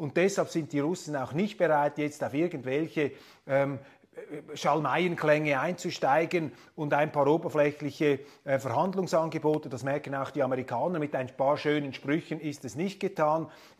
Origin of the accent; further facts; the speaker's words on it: Switzerland; obwohl ich als Schweizer sehr, sehr skeptisch bin gegenüber diesen Politbehörden eines Verfassungsgerichts.